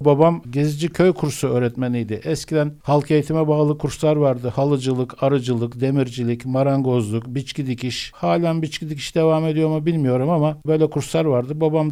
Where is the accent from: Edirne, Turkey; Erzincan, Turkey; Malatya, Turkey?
Edirne, Turkey; also born or lived in Şarköy; 1957 Edirne doğumluyum. İlkokulu 4. sınıfa kadar Şarköy'de, 4 ve 5. sınıfları Edirne Kurtuluş İlkokulu, Edirne Atatürk Ortaokulu, 4 yıllık Edirne Erkek Öğretmen Okulu'nu bitirdim.